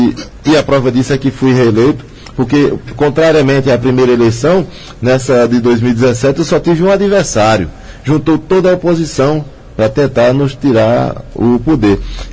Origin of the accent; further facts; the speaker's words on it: Araripina, Pernambuco, Brazil; Araripina está sendo a primeira, não é porque é minha terra simplesmente